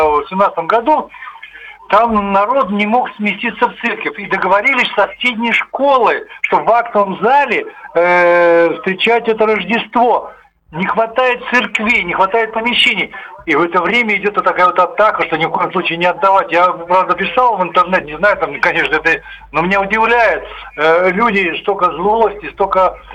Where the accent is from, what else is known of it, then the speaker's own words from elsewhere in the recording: Moscow, Russia; Я сейчас, честно, в Санкт-Петербурге в командировке, я полгода здесь работаю, потом я москвич там.